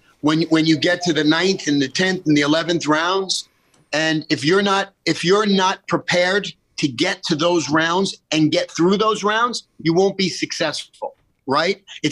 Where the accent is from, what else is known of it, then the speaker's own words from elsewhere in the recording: United States; I'm American. I love America. And we live in the greatest country on the planet.